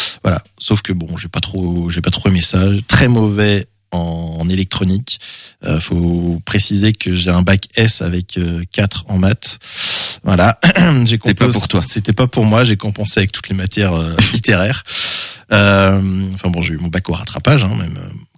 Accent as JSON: {"language": "French", "town": "Cognac", "region": "Nouvelle-Aquitaine", "country": "France", "tie": "born or raised there", "also_born_or_lived": "Île-de-France", "said": "j'ai dit que je suis né en région parisienne, mais en fait, à l'âge de 8 ans, mes parents ont déménagé à Cognac, en Charente. Donc j'ai grandi en Charente."}